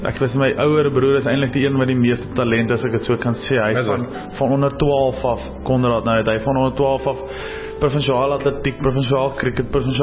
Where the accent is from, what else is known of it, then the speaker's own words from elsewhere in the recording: Potchefstroom, North West, South Africa; ek het groot geword in Potchefstroom. My hele familie is nog allemaal daar